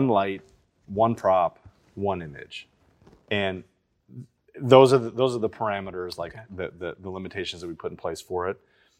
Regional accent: Kentucky, United States; I think growing up in Kentucky, like I said, I was playing all these like bands

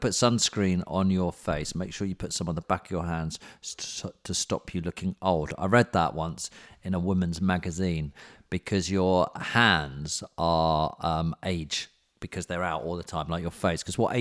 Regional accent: United Kingdom; As British people, we just go...

